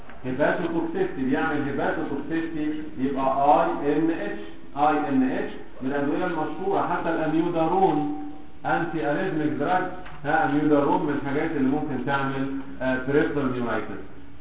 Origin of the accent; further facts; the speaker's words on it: Egypt; احنا للاسف يعني كمصريين عندنا مشكله في ايه؟